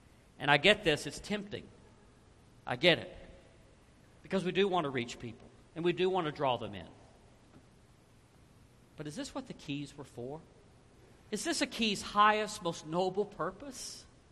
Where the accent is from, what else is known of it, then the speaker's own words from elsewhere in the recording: Alabama, United States; So in my mind, I'm thinking this passage says, I give to you, or I'm from Alabama, I give to all y'all, the plural of y'all, I give to all y'all the kingdom keys.